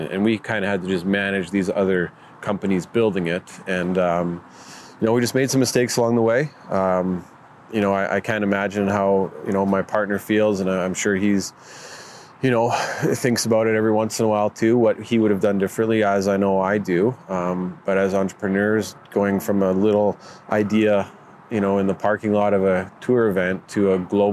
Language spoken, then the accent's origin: English; Alberta, Canada; Growing up in Alberta, we had such a strong province.